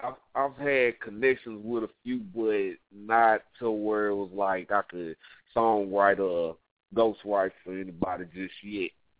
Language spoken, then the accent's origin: English; Texas, United States; I'm from Texas. I did that track like around 2008.